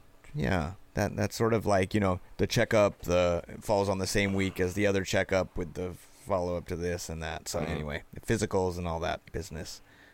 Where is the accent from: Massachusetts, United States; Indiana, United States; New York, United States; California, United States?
California, United States; Norwalk; Congratulations, Michelle, my neighbor from my hometown, Norwalk, California.